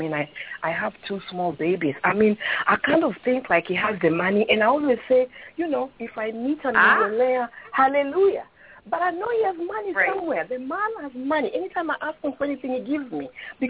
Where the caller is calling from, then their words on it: New Jersey, United States; New Jersey.